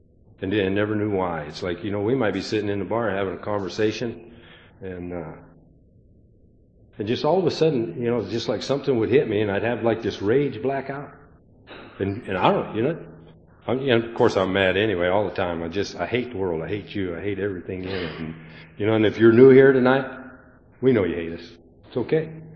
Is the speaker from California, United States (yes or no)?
no; Montana, United States; moved away as an adult; You know, I was born and raised in Montana, and I grew up in Alcoholics Anonymous. And I moved out here. I came out here 7 years ago to do a 10-week job, and I've been here ever since.